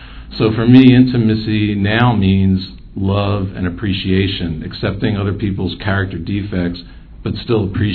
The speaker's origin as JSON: {"language": "English", "town": "Atlanta", "region": "Georgia", "country": "United States", "said": "I'm from Atlanta, Georgia"}